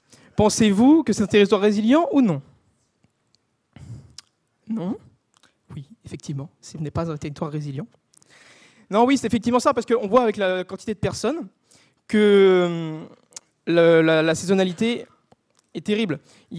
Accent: Normandy, France; Et en fait, chez nous, en Normandie

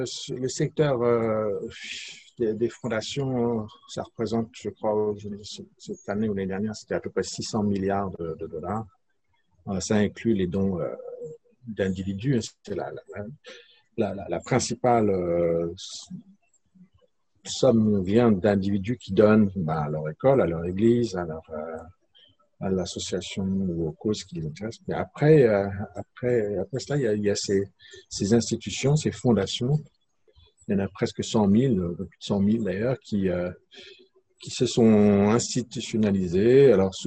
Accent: France; Quand on vient de France, je crois qu'on est habitué à avoir l'État qui répond à tous nos besoins.

